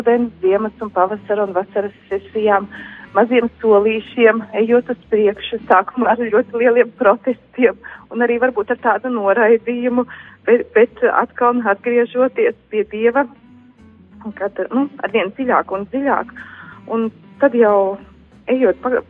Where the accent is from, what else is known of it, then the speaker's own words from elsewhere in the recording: Balvi, Balvi Municipality, Latvia; es pati esmu no Balviem, esmu Balva Romas katoļa draudzes locekle.